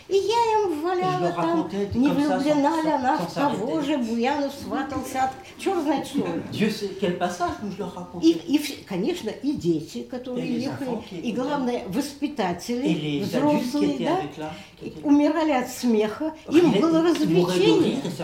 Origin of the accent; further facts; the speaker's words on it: Saint Petersburg, Russia; moved away; я из Ленинграда